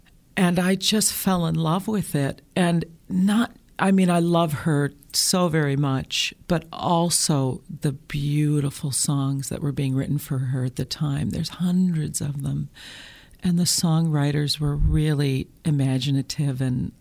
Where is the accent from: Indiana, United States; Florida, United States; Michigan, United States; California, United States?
Michigan, United States; Flint; I grew up in Flint, Michigan.